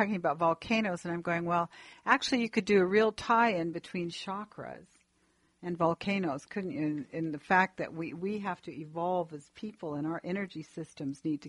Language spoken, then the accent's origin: English; Bellingham, Washington, United States; today we have a very special Paradigm Shifter from Bellingham, my hometown, Dr. Wayne Topping.